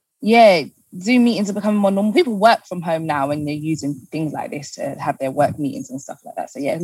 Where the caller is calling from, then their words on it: Croydon, London, United Kingdom; Croydon. I'm transmitting from Croydon.